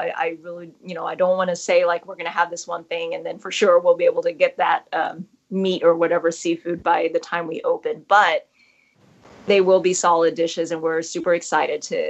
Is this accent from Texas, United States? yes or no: yes; Texas, United States; Vietnamese heritage, raised in Texas, we have a certain sensibility to what foods we like, you know, like we grew up near Tex-Mex, near Southern food, near barbecue.